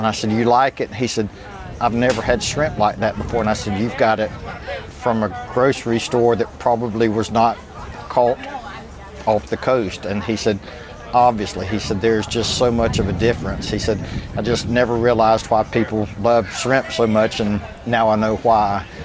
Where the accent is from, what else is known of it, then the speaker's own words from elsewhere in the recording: Vidalia, Georgia, United States; I'm from Vidalia. I go down and pick up on Friday and drive up. I sell in Macon, Lake Oconee, Dublin sometimes, and then here at the market in Atlanta.